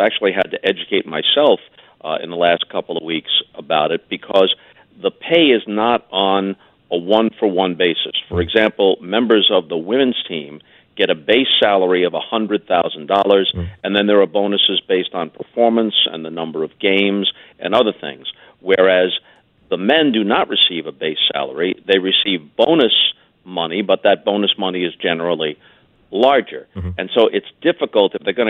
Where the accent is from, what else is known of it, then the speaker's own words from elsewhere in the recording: St. Louis, Missouri, United States; But in this case, St. Louis is my hometown. I've always said that. I consider it to be my hometown.